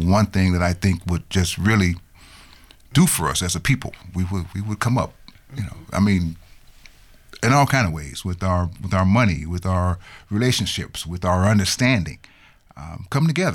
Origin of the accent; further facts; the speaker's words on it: Chicago, Illinois, United States; You know, I'm from Chicago, and I remember when this guy was actually sleeping in his car in front of a comedy club when he first came out.